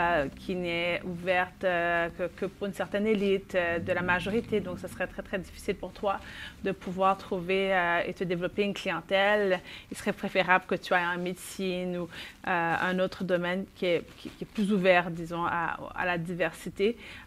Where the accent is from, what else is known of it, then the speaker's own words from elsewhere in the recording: Haiti; also born or lived in Canada; Je suis née en Haïti.